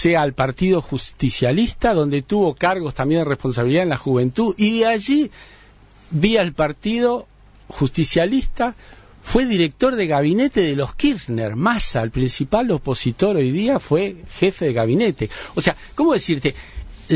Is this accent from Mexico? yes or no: no; Uruguay; qué suerte que somos uruguayos